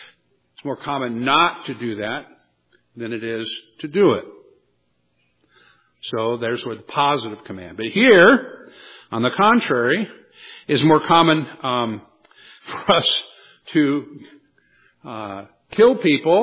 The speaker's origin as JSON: {"language": "English", "country": "United States", "tie": "born or raised there", "said": "Growing up in America, long before there was an ADA, buildings were built in the way they were"}